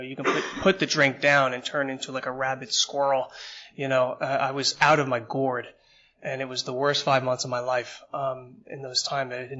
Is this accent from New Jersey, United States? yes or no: yes; Trenton, New Jersey, United States; I grew up in a pretty bad neighborhood. I grew up in Trenton, New Jersey, and if anybody's familiar with Trenton, well, there's no reason to go there, really